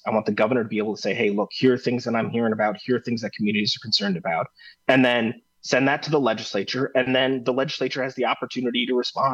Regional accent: Wisconsin, United States; We're all from Wisconsin. We all, root for the Packers. We all vacation in the same places.

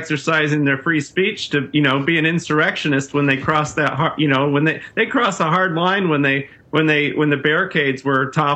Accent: Midwest, United States; I'm a white guy, so I, you know, I'm from the Midwest

